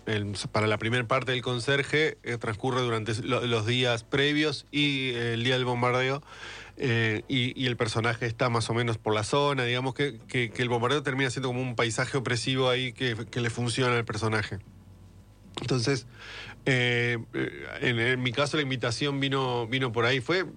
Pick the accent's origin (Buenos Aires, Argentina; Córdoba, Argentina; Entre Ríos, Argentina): Entre Ríos, Argentina; teniendo en cuenta que yo soy de Entre Ríos